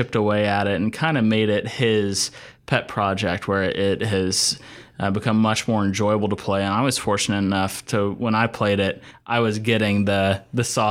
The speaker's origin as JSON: {"language": "English", "town": "Asheville", "region": "North Carolina", "country": "United States", "said": "Bend as a town really clicked with me because I'm from Asheville, North Carolina."}